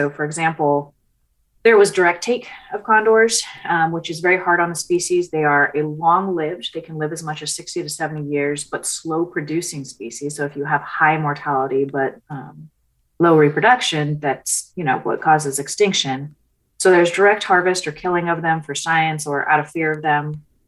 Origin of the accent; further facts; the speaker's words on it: California, United States; But I'm a Yurok tribal member. I grew up on the Yurok reservation and surrounding lands.